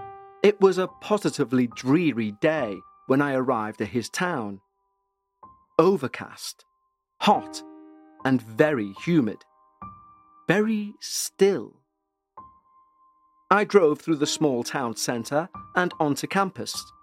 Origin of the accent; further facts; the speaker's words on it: East Coast, United States; I'm from the East Coast of the US, but I went to college in the Midwest, several hundred miles away from home.